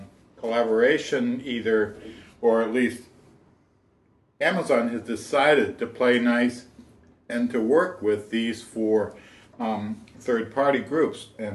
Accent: Huntington Woods, Michigan, United States; I'm from Huntington Woods, Michigan, near Detroit

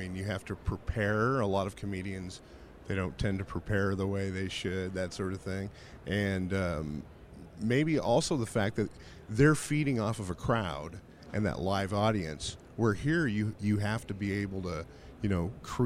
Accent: Austin, Texas, United States; Yeah, I'm actually from Austin.

